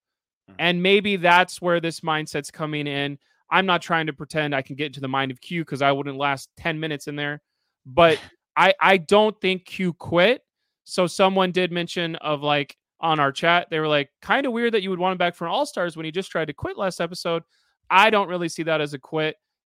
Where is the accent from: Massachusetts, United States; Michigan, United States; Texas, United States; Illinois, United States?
Texas, United States; I'm from Texas. That's not exactly the same South